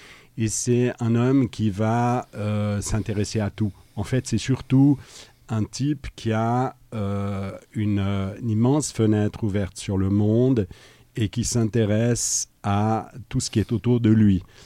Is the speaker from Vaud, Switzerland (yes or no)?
no; Geneva, Switzerland; Je suis né à Genève. De la génération des tout jeunes qui ont vécu les années post-68 à Genève.